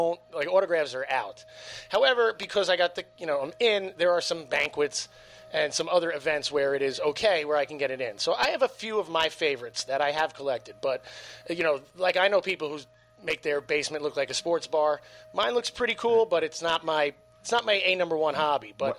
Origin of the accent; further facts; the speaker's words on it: New Jersey, United States; Bergen County, right over the bridge.